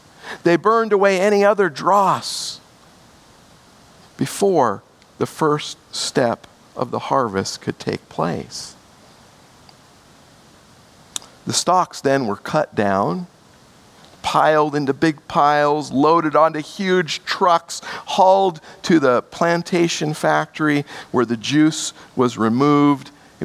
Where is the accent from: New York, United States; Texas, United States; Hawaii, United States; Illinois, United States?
Hawaii, United States; I've mentioned before, many of you know that I grew up in Hawaii. And one of the common sights and smells of my childhood was the burning of the sugarcane fields.